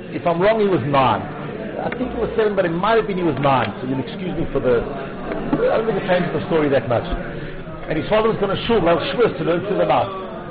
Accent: South Africa; I'm from South Africa.

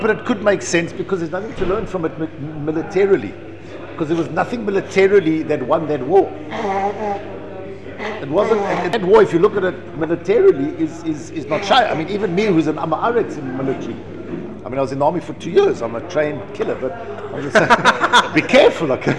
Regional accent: South Africa; I was an 8-year-old little spoiled brat growing up in South Africa.

